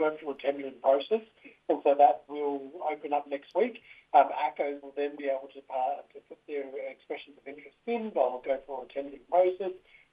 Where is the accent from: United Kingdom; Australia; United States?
Australia; Sydney, New South Wales; a Birrindubba Waka Waka man, born and raised on the land of the Gadigal Wangal people here in Sydney.